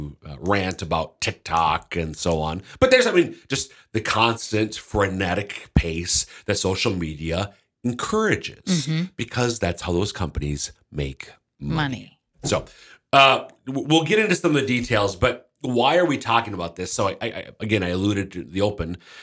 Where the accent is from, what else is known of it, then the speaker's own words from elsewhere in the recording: Minnesota, United States; now in Sioux Falls, United States; I'm originally from Central Minnesota. I have been working, though, in Sioux Falls for the diocese since 2002, so a gosh darn long time.